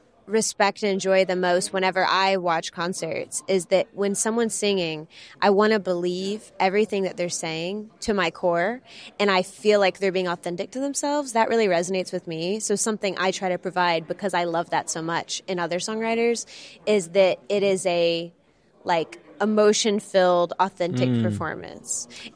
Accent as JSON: {"language": "English", "region": "Arkansas", "country": "United States", "tie": "born or raised there", "said": "the support from my home state. I mean, even with like the Arkansas Arts Council and their support"}